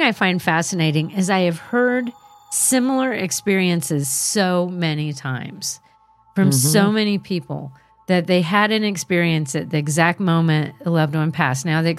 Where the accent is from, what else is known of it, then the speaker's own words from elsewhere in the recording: Georgetown, South Carolina, United States; I grew up in Georgetown, South Carolina, which is a very old and haunted town.